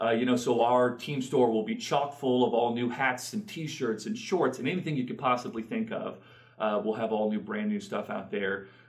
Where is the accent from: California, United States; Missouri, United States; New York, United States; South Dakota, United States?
Missouri, United States; And I'm from Missouri, and you could find them even out there.